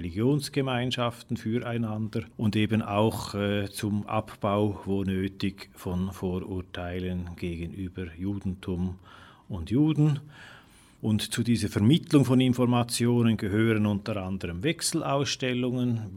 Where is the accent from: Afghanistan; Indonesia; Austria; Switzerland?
Switzerland; moved away as an adult; now in Essen, Germany; Ich stamme aus der Schweiz und bin dort auch aufgewachsen.